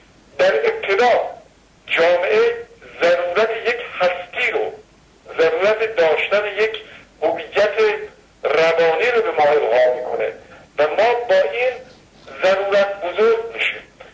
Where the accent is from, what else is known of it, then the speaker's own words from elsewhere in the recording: Khomeyni Shahr, Isfahan, Iran; born there; 2012 در شهر خمینی به دنیا آمدم.